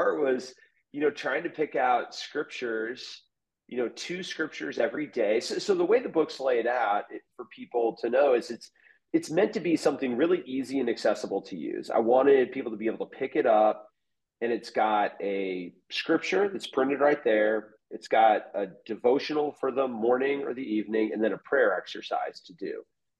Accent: Missouri, United States; As you said, I grew up in Missouri, spent most of my life here

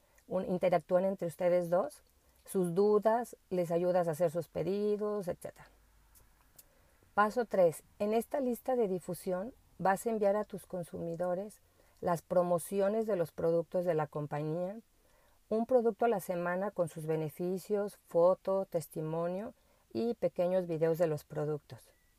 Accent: Guadalajara, Jalisco, Mexico; de Guadalajara.

